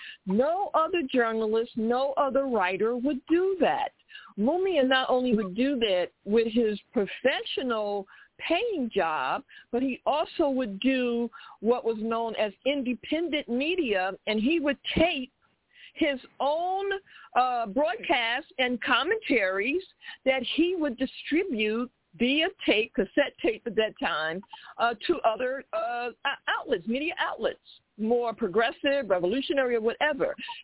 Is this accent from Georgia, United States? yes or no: no; Philadelphia, Pennsylvania, United States; I'm from Philly, y'all.